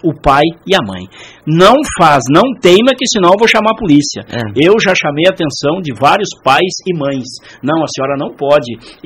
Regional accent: Espumoso, Rio Grande do Sul, Brazil; estar trabalhando na cidade de Espumoso, minha terra natal, né? Minha terra natal.

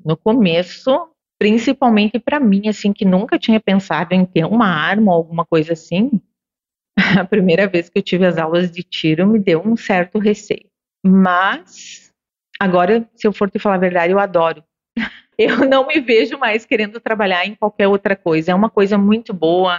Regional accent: Tapejara, Brazil; Eu acabei voltando para minha cidade natal, Tapejara, para ter o apoio da minha mãe

